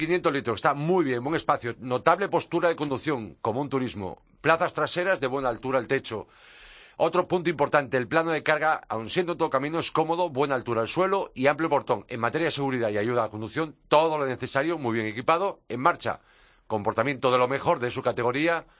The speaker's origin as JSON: {"language": "Spanish", "region": "Galicia", "country": "Spain", "said": "Seguida de mi tierra, Pontevedra, Orense, Lugo y Coruña"}